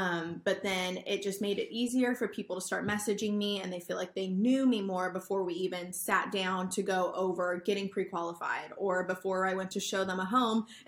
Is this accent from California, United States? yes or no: yes; Lemoore, California, United States; now in Visalia, United States; So right now I live in Visalia, California. I grew up in Lemoore, which is mostly known for the Navy base and then all of our dairies and dairy cows. So I grew up on a ranch